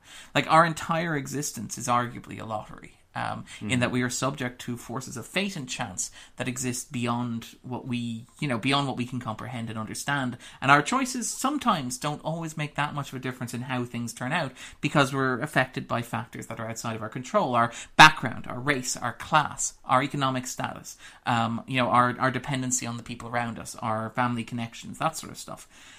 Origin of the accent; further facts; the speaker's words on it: Ireland; maybe this is because I'm Irish and we have this sort of background of emigration and we see ourselves as a nation of immigrants.